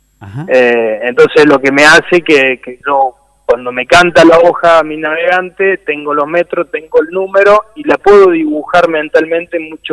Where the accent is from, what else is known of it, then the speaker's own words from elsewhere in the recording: Río Ceballos, Córdoba, Argentina; en Río Ceballo, de donde yo soy.